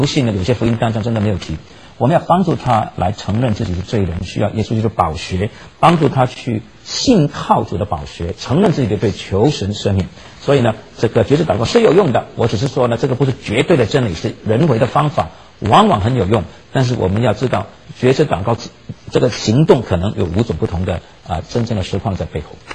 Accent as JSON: {"language": "Chinese", "country": "China", "said": "我们中国人呢是最有知识分子精英傲慢的一个民族"}